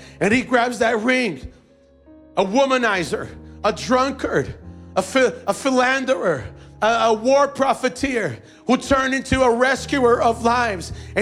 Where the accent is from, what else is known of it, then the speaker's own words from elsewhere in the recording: Eagle River, Alaska, United States; I'm just from Eagle River. You know, everybody calls it Eagle Rock, Eagle Creek. I'm like, what the heck, man? It's Eagle River.